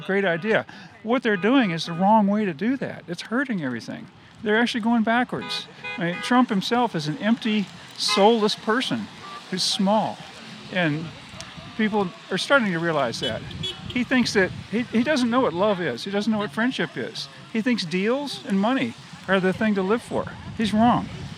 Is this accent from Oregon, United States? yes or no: no; Washington, District of Columbia, United States; born there; I was born in Washington, D.C., and I'm here, and I'm protesting what's going on there.